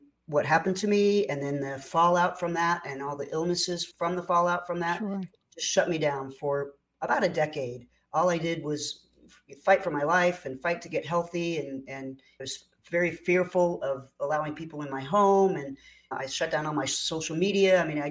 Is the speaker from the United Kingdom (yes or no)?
no; Oklahoma, United States; I was born and raised in Oklahoma, born on a farm and raised in another part of Oklahoma, not on the farm, but the farm is still in our family